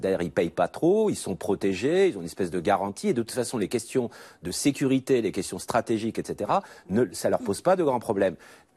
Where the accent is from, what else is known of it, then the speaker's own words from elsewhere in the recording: France; on peut tout à fait, en tant que Français, avoir cette vision du pilier européen